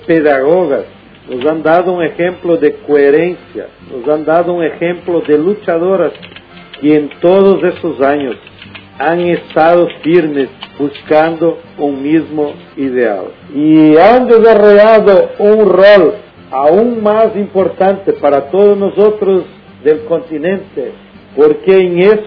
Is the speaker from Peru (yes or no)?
no; Rio Grande do Sul, Brazil; acá en Brasil y en nuestra provincia aquí que somos gauchos de Río Grande do Sul